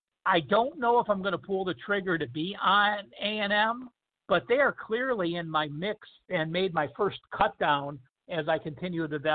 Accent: Cleveland, Ohio, United States; since I'm from Cleveland and you're from Cleveland.

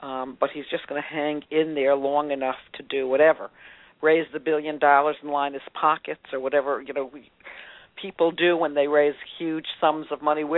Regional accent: New York, United States; I mean, as a New Yorker myself, I find him very colorful.

